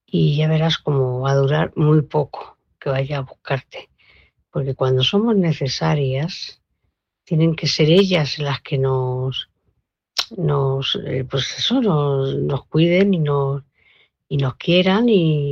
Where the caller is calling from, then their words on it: Móstoles, Community of Madrid, Spain; Buenas noches a todos